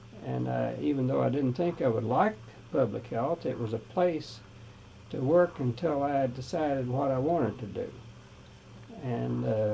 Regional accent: Kentucky, United States; also born or lived in McCreary County, Kentucky; I was born on the Smithtown Ridge in McCrory County, and but my father moved his family to a farm in the north part of Pulaski County, and I attended school at Science Hill there.

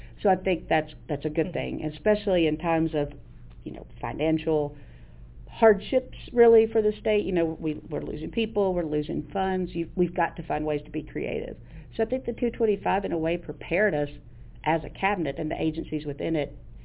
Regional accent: Kentucky, United States; Russell County.

